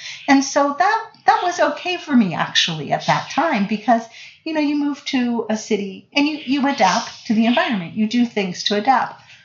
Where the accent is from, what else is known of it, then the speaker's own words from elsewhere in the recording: Pittsburgh, Pennsylvania, United States; I don't regret coming back because I love Pittsburgh and I love my hometown.